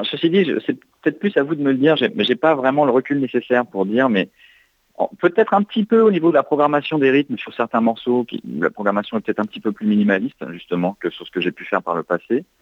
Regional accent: Paris, Île-de-France, France; moved away; j'ai quitté Paris. Moi, je suis de Paris à la base, en 99, pour déménager donc à San Francisco, où j'ai vécu une douzaine d'années avec ma famille.

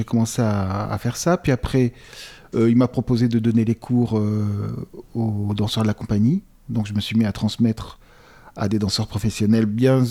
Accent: Saint-Ouen, Île-de-France, France; also born or lived in Avignon; Je suis né à Avignon, j'ai vécu un tout petit peu à Avignon, après je suis allé en région parisienne, j'ai vécu en région parisienne en banlieue, dans le 9-3, à Saint-Ouen

